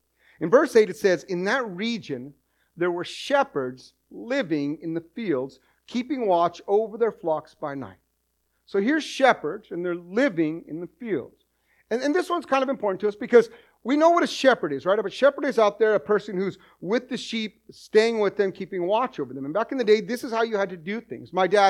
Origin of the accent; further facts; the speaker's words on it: New Mexico, United States; I grew up in an agricultural world in New Mexico. I grew up in San Juan County, where there's farms and ranchers.